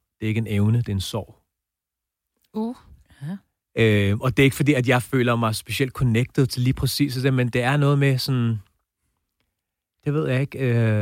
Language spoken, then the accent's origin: Danish; Brøndby Strand, Capital Region of Denmark, Denmark; jeg er vokset op ude i Brøndby Strand.